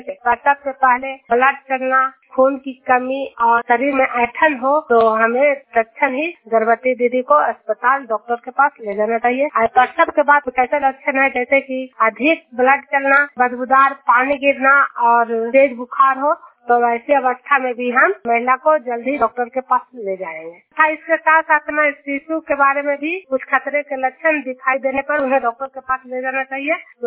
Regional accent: Hilsa, Bihar, India; मैं नालंदा जिला हिलसा प्रखंड जुनियर गांव से की निवासी हूँ।

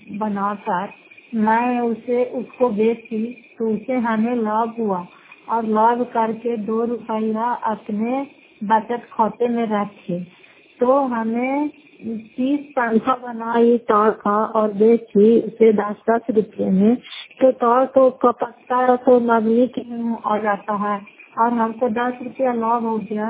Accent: Fatehpur, Bihar, India; घर फतेहपुर, पंचायत मकौटा, जिला नवादा, किराए पचास ब्लॉक की निवासी हूँ।

